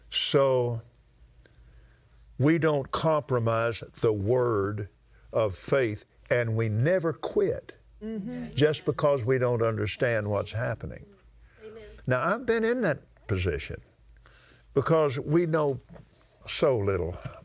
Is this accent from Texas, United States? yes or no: yes; Abilene, Texas, United States; there were about 20,000 people there in Abilene when I was born in Lubbock, but 6 weeks later we moved to Abilene.